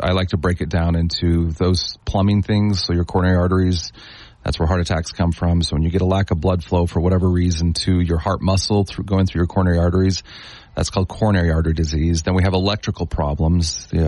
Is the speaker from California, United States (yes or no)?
no; Salt Lake City, Utah, United States; born there; now in St. George, United States; So I was born in Salt Lake City.